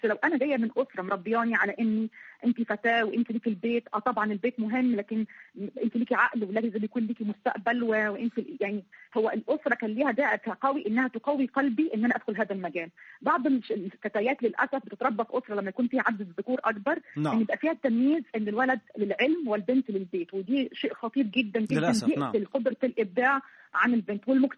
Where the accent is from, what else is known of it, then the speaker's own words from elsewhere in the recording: Egypt; الوقت حاليا عندنا في مصر مثلا لما حصلت الفترة اللي فاتت دي